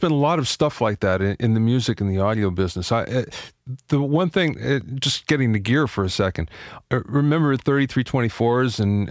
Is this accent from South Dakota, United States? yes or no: no; Pennsylvania, United States; also born or lived in Jersey Shore; Well, I'm from Pennsylvania, but I lived at the Jersey Shore for a while